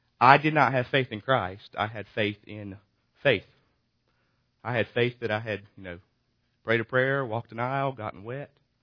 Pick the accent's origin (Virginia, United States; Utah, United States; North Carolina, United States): North Carolina, United States; Raleigh; also born or lived in Rocky Mount / Wilmington; People ask where I'm from. I was born in Raleigh. Then we moved to Rocky Mount for a couple years, and we were in Wilmington for my elementary ages. And then we moved back to Rocky Mount for a couple years, and then back here to Raleigh.